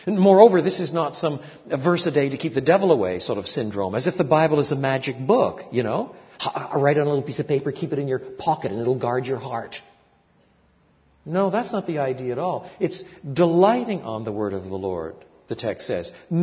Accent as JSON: {"language": "English", "region": "Quebec", "country": "Canada", "tie": "born or raised there", "said": "When I was growing up in French Canada, we lived on the dirtiest river in Quebec, la Rivière Saint-François."}